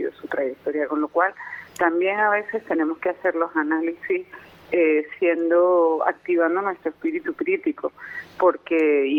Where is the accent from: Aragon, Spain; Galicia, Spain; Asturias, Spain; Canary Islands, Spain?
Canary Islands, Spain; como españoles y como canarios.